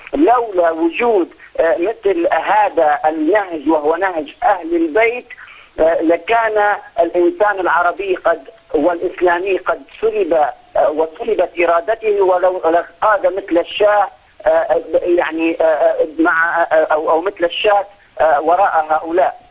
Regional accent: Libya; now in Canada; طبعا أنا من كندا الآن ولكن الأصل من ليبيا.

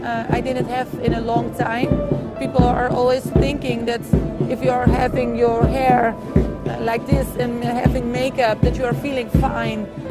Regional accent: Netherlands; I'm coming from Holland, the Netherlands, just a small country in Europe.

